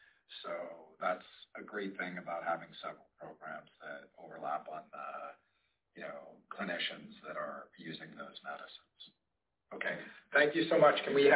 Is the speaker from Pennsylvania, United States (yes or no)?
yes; Pittsburgh, Pennsylvania, United States; I'm not very good at innings because I'm from Pittsburgh and our baseball team is not so great.